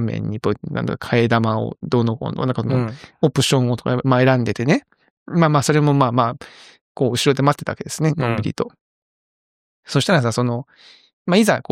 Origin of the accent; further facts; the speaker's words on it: Kyushu, Japan; 九州男児なんだけど、